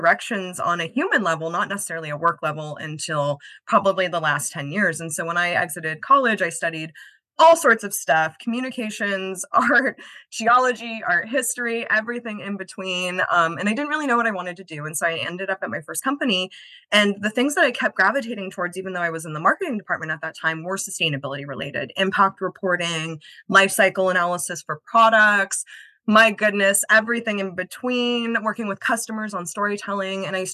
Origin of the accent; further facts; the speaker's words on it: Los Angeles, California, United States; I grew up going to marine biology camp. I grew up in Los Angeles.